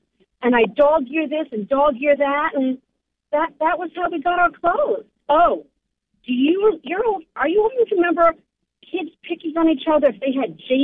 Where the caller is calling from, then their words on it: Maryland, United States; Yes. Actually, I'm calling from Maryland.